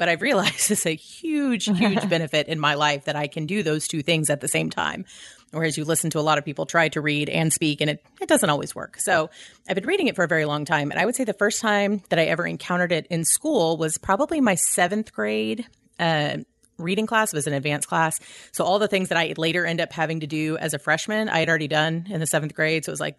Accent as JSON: {"language": "English", "region": "Utah", "country": "United States", "accent": "Utah", "said": "But Heather's like, with my Utah accent, it's just going to sound like token."}